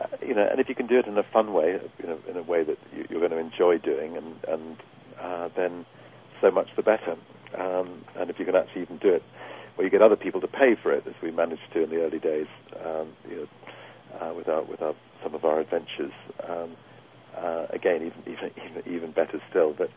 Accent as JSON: {"language": "English", "region": "England", "country": "United Kingdom", "lives_now": "United States", "said": "despite the fact that I'm English and don't have an American accent."}